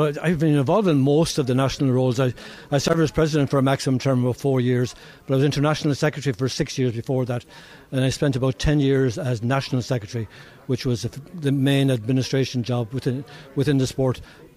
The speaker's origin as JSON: {"language": "English", "town": "Tipperary", "region": "Munster", "country": "Ireland", "moved": "as an adult", "lives_now": "Dublin, Ireland", "said": "I'm from Tiptown, but I'm living in Dublin for the past 30 odd years, but still Tipperary man, still buy the local paper every week."}